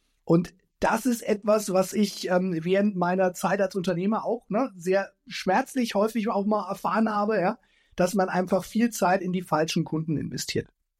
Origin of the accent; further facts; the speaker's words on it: Nuremberg, Bavaria, Germany; born there; gebürtiger Nürnberger